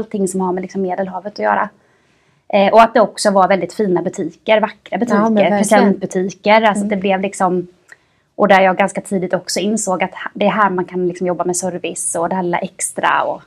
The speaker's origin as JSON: {"language": "Swedish", "town": "Trånghälla", "region": "Jönköping County", "country": "Sweden", "tie": "born there", "said": "jag är född i Trånghälla. Ligger ju lite utanför Jönköping, mellan Jönköping och Habo."}